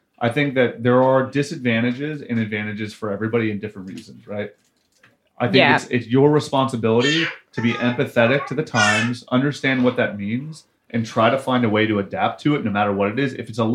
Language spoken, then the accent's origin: English; Appalachia, United States; growing up in Appalachia was a really strange thing that I think made me feel marginalized a lot of the time